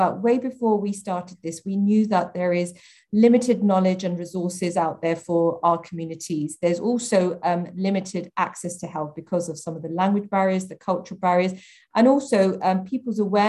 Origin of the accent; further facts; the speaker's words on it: Brent, London, United Kingdom; born there; I am very privileged to live and work in Brent. I was born in Brent